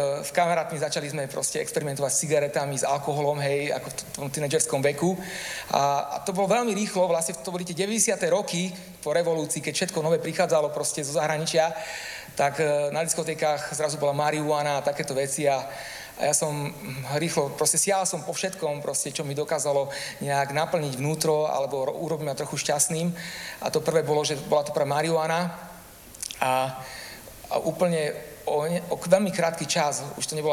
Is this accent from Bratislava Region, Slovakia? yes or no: yes; Bratislava, Bratislava Region, Slovakia; now in Galanta, Slovakia; Vyrastal som v Bratislave, aj keď som teraz pastorom Galante, ale to je miesto, kde som žil svojich prvých 20 rokov.